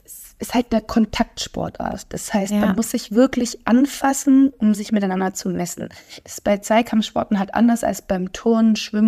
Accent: Böbingen, Baden-Württemberg, Germany; now in Cologne, Germany; Momentan bin ich in Böbingen, also wo ich herkomme, bei meiner Familie

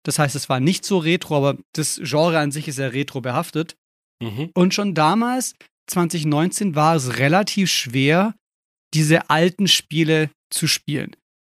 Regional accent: Germany; ich hatte noch dieses ganz klassische Bild der Arcade im Kopf, das ich ja nie erleben durfte als Deutscher.

